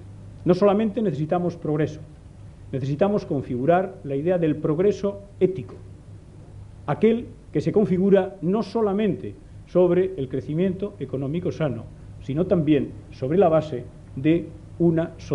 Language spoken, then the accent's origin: Spanish; Basque Country, Spain; Y si estoy orgulloso de estar delante de todos ustedes como Lehendakari vasco